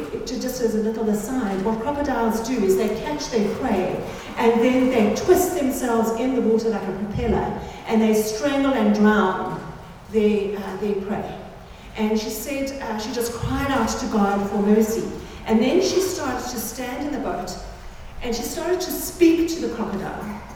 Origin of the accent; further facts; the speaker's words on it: South Africa; I am South African.